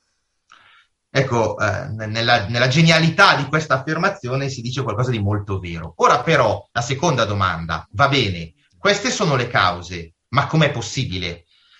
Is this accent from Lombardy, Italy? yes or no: yes; Cuggiono, Lombardy, Italy; Io da bambino mi ricordo nel mio paesino di Cuggiono